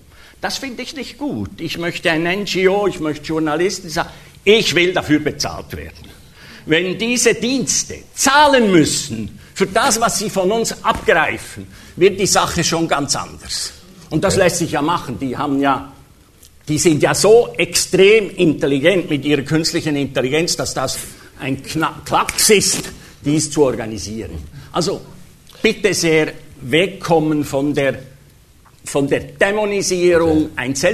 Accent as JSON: {"language": "German", "country": "Switzerland", "said": "Ja, als Schweizer weiß ich nur, was die globalisierte Finanzwirtschaft"}